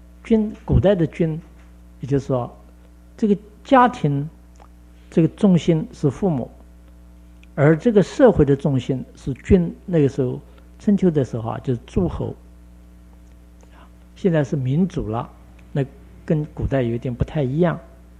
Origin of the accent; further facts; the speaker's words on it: China; 可是对我们中国人来说或者佛陀来说，这是辅助的东西。